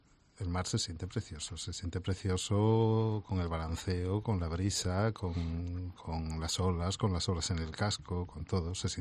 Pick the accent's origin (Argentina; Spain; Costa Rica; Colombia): Spain; Asturias; born there; also born or lived in Galicia / Huelva; yo es que nací en Asturias, viví en Galicia y después estuve muchísimo tiempo viviendo en Huelva, entonces siempre he estado rodeado por el mar